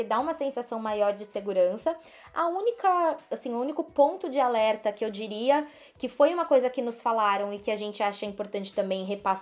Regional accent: São Paulo, Brazil; A gente é de São Paulo, então a gente tá acostumado a tomar cuidado com os nossos pertences

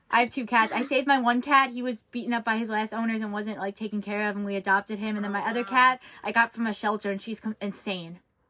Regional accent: New York, United States; Oh, I'm from New York.

